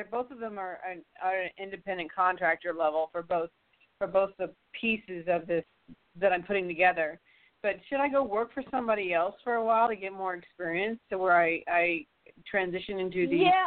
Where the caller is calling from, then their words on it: Texas, United States; I'm from Texas.